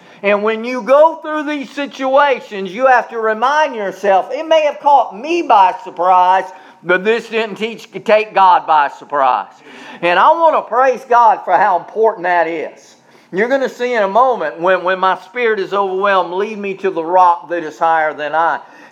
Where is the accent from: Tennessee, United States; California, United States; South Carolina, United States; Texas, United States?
South Carolina, United States; Charleston; I was raised on the Atlantic coast in Charleston.